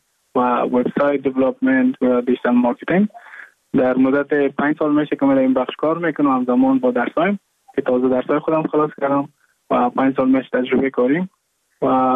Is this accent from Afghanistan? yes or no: yes; Mazar-i-Sharif, Balkh, Afghanistan; moved away as an adult; now in India